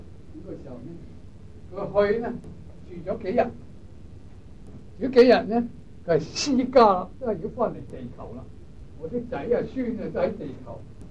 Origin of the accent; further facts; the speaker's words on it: China; 因为啊，我们中国人都知道